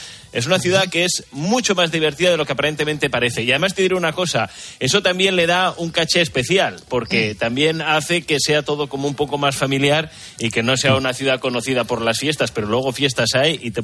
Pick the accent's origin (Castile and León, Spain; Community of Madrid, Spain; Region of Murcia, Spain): Community of Madrid, Spain; Madrid; Además, es más, yo soy de Madrid, yo tenía miedo hasta de salir de casa.